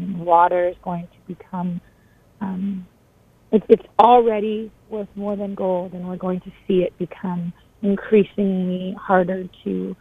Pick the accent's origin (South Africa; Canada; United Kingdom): Canada; Ontario; I'm Anishinaabe, Ojibwe, so I'm from Batchewana First Nation